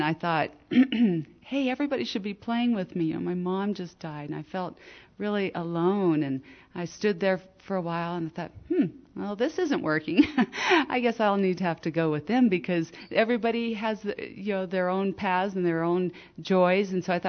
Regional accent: Mercer Island, Washington, United States; also born or lived in Florida / Newfoundland; I was born in Florida, good military family, and traveled to Newfoundland, and then we ended up on Mercer Island, Washington, just outside of Seattle.

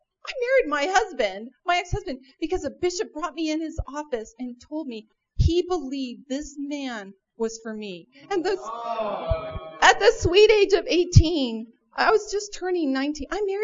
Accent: Riverside, California, United States; I'm from Riverside, California, and it is an honor to be here today.

